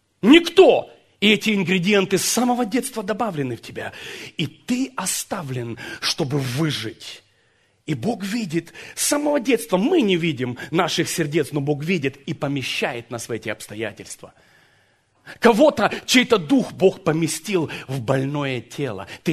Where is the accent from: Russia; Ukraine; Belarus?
Ukraine; Первые годы моей молодости, знаете, когда мы родились на Украине, мать работает на двух работах, все было на моих плечах.